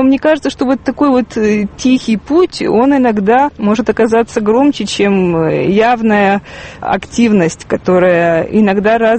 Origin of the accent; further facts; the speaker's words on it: Kyiv, Ukraine; Я выросла на Оболоне. Вот это уже действительно окраина, потому что там были заливные луга.